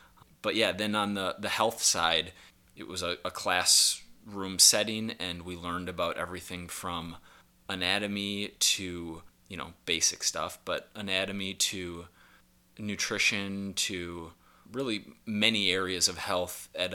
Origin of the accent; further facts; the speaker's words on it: Minnesota, United States; I grew up in Minnesota, in the middle of the USA, and was in a public school